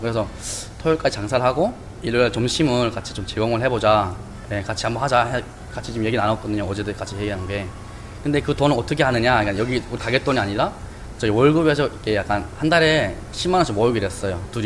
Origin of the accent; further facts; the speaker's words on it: North Korea; 저희가 북한에서 왔는데